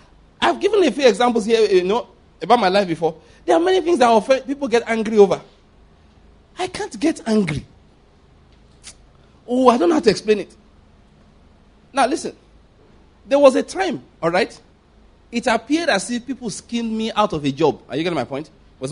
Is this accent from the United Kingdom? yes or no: no; Ondo, Nigeria; now in Enugu, Nigeria; I'm from Ondo State, physically speaking. This Zenugu is in Igbo land.